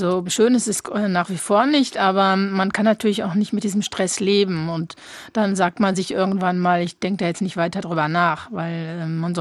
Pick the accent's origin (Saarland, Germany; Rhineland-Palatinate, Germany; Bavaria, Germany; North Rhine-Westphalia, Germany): North Rhine-Westphalia, Germany; von Cam, wo ich aufgewachsen bin, im Ruhrgebiet